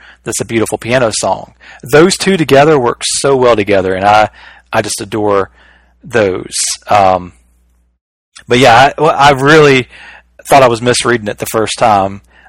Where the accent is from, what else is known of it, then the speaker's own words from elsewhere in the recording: Alabama, United States; And I'm from Alabama, so I can make fun of country people.